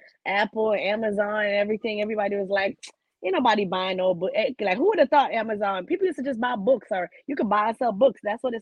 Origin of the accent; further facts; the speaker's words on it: Jamaica; now in Fort Lauderdale, United States; I'm Jamaican, so you know, I'm a Fort Lauderdale. So it feels like I'm close to home.